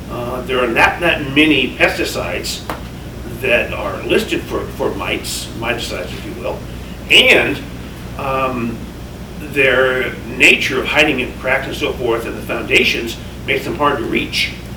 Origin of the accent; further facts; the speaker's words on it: Fairbanks, Alaska, United States; When I was a kid, growing up in Fairbanks, my dad was a plumber by trade.